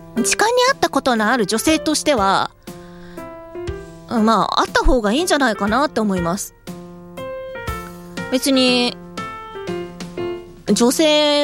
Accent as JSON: {"language": "Japanese", "town": "Nagoya", "region": "Aichi", "country": "Japan", "said": "私名古屋出身ですけど"}